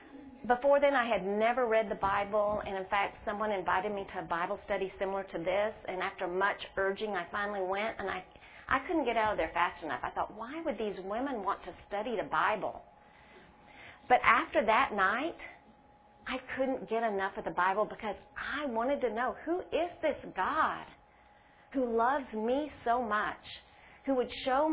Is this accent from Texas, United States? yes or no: yes; Corpus Christi, Texas, United States; moved away as an adult; my husband and I moved here, we were both born and raised in Corpus Christi